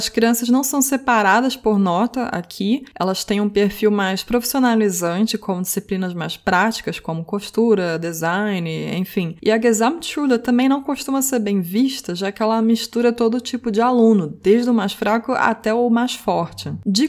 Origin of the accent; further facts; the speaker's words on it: Brazil; Enquanto nós brasileiros pensamos no 1 como uma pior nota